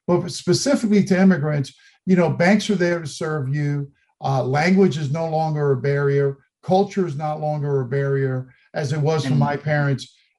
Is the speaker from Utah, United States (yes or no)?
no; Miami, Florida, United States; In Miami, my hometown of Miami, you virtually go to any branch.